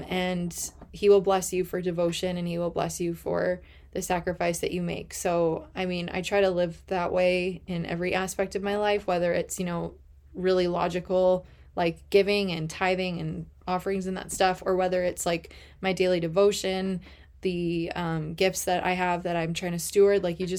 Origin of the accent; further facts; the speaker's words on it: Canada; I live in like Northwest Canada. So, you know, we don't have a lot of sun in the winter. We have a lot of sun in the summer. It doesn't ever get really super hot.